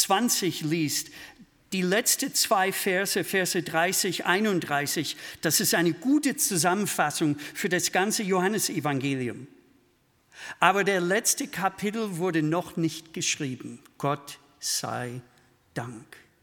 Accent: Minnesota, United States; Ich komme aus dem Bundesstaat Minnesota, da ist das Wetter sehr extrem.

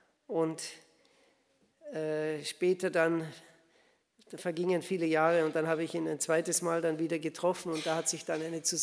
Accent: Austria; moved away as an adult; now in Switzerland; Ich bin ein Österreicher, der in der Schweiz lebt. Also erwarten Sie keinen Schweizer Dialekt. Ich kann gar nicht so gut Schweizerdeutsch.

